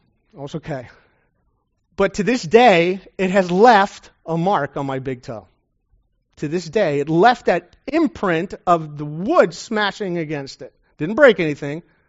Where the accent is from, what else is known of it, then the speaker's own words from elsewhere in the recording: Florida, United States; now in Oklahoma, United States; I'm a new Okie. I'm a transplanted from South Florida, and I had played baseball in South Florida for over 20 years.